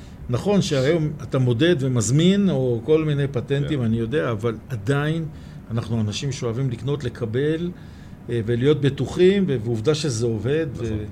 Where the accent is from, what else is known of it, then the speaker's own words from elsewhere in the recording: Jerusalem, Jerusalem District, Israel; אתה יודע שאם אנחנו ירושלמים